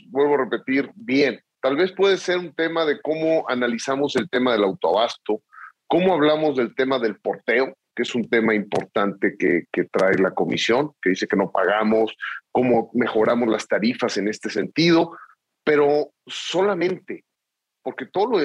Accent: Mexico; Y nosotros como mexicanos somos gente de trabajo y de diálogo.

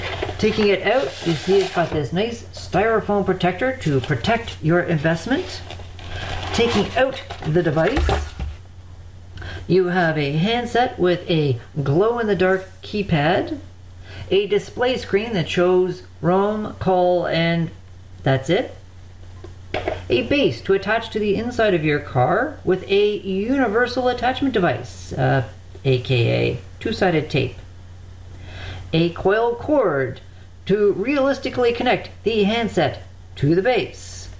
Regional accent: Toronto, Ontario, Canada; from Toronto. Bye for now.

